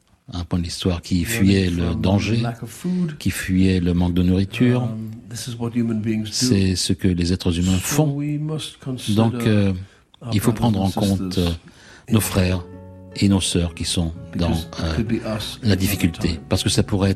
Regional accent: England, United Kingdom; French is a second language; En tant qu'Anglais, pour moi, c'était un grand honneur.

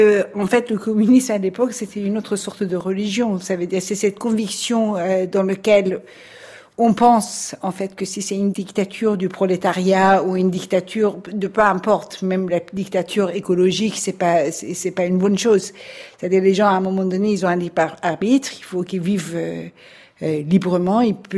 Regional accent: Iran; moved away; je me rappelle quand je suis partie de l'Iran, en 94

